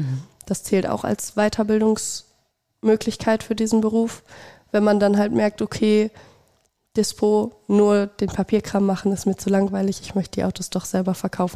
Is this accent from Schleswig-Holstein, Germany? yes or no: no; Wadersloh, North Rhine-Westphalia, Germany; Ja, ich komme aus Wadersloh.